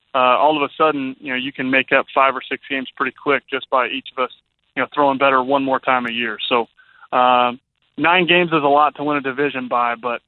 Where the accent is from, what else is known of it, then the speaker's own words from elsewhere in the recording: Indiana, United States; It definitely went against the grain, being an Indiana Hoosier.